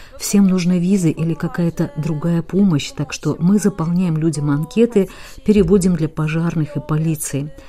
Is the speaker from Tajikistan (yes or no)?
no; Bucha, Kyiv Oblast, Ukraine; Я из Бучи, знаю, что там происходит.